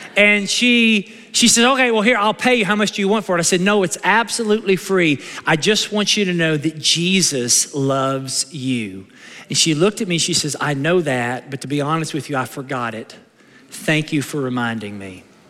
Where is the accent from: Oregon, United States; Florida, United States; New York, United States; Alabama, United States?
Florida, United States; Naples; he's heard I'm from Naples, Florida, okay?